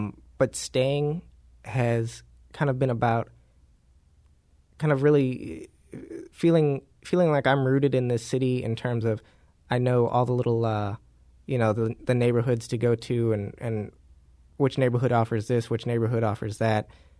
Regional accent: St. Louis, Missouri, United States; I'm born and raised in St. Louis.

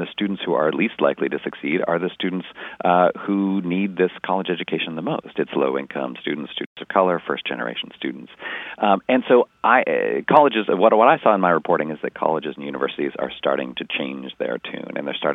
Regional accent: Canada; I went to McGill University in Montreal. I'm from Canada, so that was a cheaper option for me.

